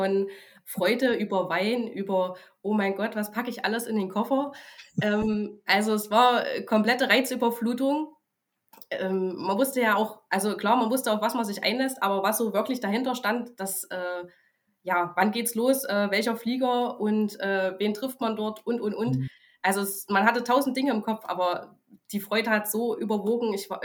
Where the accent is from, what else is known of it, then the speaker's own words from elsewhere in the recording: eastern Germany, Germany; Man muss ja auch sagen, ich komme ja aus dem Osten, ich habe ja auch Dialekt.